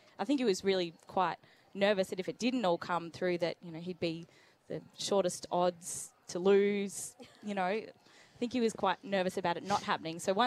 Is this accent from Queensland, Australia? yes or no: no; Geelong, Victoria, Australia; because I grew up in Geelong, so really close, again, to my family.